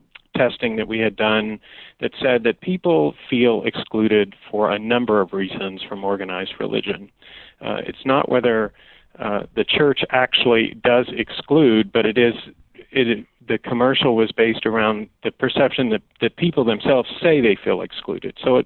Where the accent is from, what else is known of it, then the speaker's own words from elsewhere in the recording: Henderson, Kentucky, United States; ended up back in my hometown of Henderson, Kentucky, where I was a pastor of a UCC church as an openly gay pastor, which that is quite a challenge to go back to your hometown.